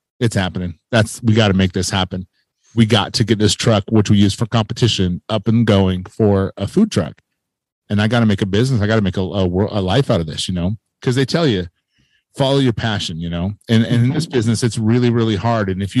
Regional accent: Lehi, Utah, United States; I'm from Lehigh, Utah.

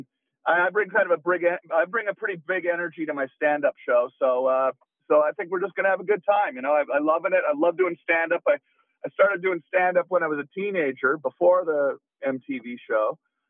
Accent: Canada; Canadian.

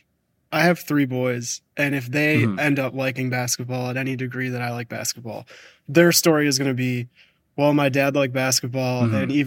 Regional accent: Chicago, Illinois, United States; And growing up in Chicago, there's like the complete flip of that where it's like, no, the Cubs are never supposed to be good.

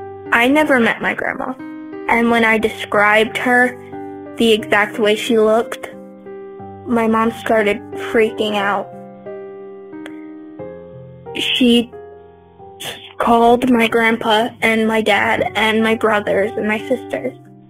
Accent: Phoenix, Arizona, United States; I'm from Phoenix, Arizona.

